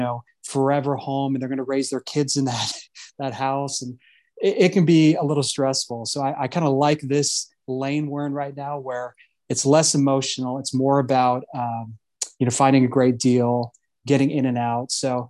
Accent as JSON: {"language": "English", "region": "West Coast", "country": "United States", "said": "perspective on real estate in Tennessee is much different than most Tennessee agents, just because I come from the West Coast."}